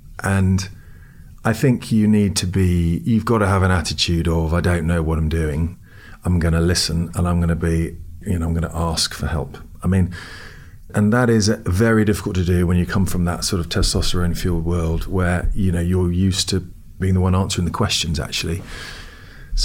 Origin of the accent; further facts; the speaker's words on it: United States; we bought a company in America, and I grew up in America, so I always wanted to go back and run a business there.